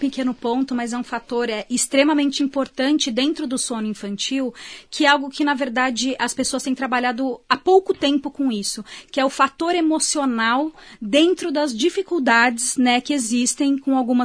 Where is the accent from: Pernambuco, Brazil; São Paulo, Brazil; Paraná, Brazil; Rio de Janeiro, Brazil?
São Paulo, Brazil; moved away as an adult; now in Canada; Sou de São Paulo, capital, e tô aqui há 2 meses.